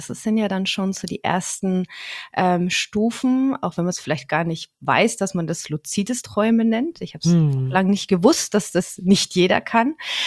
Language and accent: German; Bavaria, Germany; Ich bin eine Fränkin aus der Nürnberger Gegend.